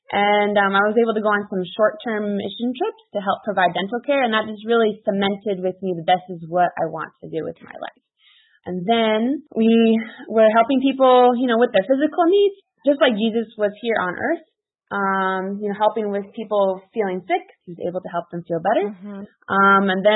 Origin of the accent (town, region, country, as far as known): United States; moved away as an adult